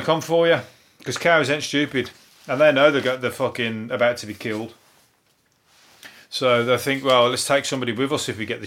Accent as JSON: {"language": "English", "town": "Birmingham", "region": "West Midlands", "country": "United Kingdom", "accent": "Brummie", "said": "I'm from Birmingham. He's got a Brummie squeak, like I've got a Brummie squeak. He sounds like me, a little bit, on a smaller scale."}